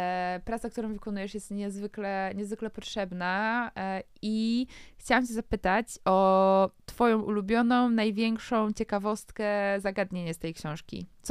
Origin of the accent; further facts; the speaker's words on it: Szczecin, West Pomeranian Voivodeship, Poland; Jestem ze Szczecina.